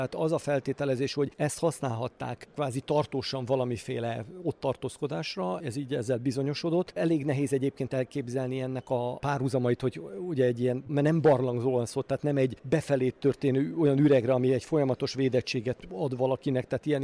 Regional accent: Sopron, Győr-Moson-Sopron, Hungary; born there; az én szülővárosomra Sopronra gondolok

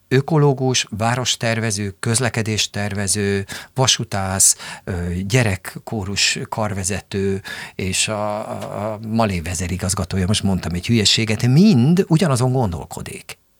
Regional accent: Budapest, Hungary; born there; mint városi … aki itt születtem, itt élek

